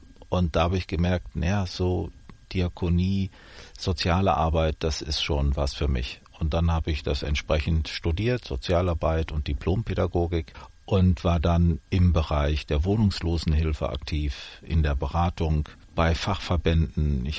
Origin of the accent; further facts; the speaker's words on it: Dortmund, North Rhine-Westphalia, Germany; Ich stamme aus Dortmund